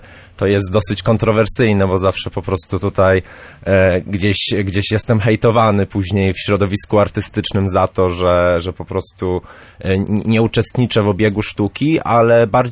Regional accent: Poznań, Greater Poland Voivodeship, Poland; moved away as an adult; now in Gdańsk, Poland; No ja jako, że pochodzę z Poznania i do Gdańska przyjechałem jakby stricte na studia

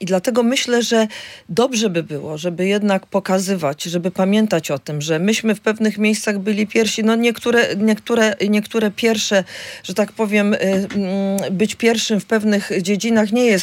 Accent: Gdynia, Pomeranian Voivodeship, Poland; Ja jestem gdynianką, dlatego nawiązuję do Gdyni

